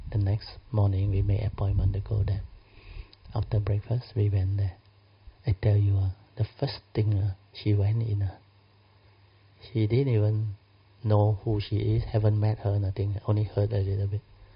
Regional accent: Malaysia; We came from Malaysia. We are Malaysian.

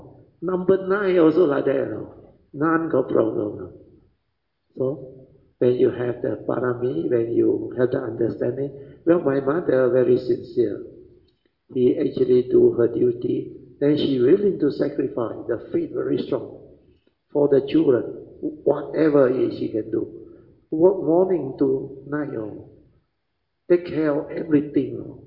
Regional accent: China; China, mountainous, no. The weather so extreme, no. My hometown, the weather worse than Xinjiang, no.

